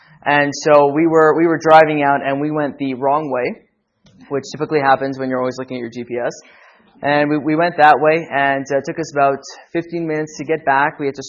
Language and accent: English; Montreal, Quebec, Canada; It's actually French. My father's Moroccan. It's … in French. And I was born and raised in Montreal. At the age of 17, that's up in Canada, above New York.